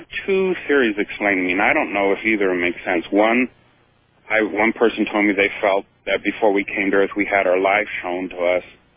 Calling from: Denver, Colorado, United States; I was on a hike up in the mountains here. I'm calling from Colorado, from Denver.

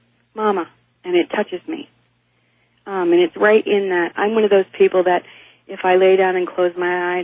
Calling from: Eagle River, Alaska, United States; I'm from Eagle River, Alaska.

